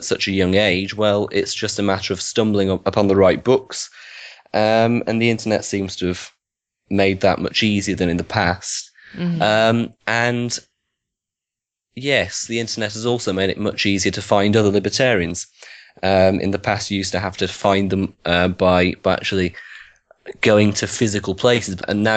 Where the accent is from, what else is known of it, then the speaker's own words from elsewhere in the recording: Wigan, North West England, United Kingdom; I set up a branch for Wigan, which is my hometown.